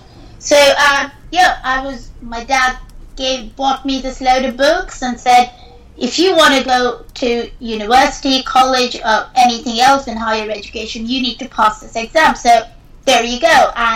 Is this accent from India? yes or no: yes; India; I remember growing up in India when smartphones came up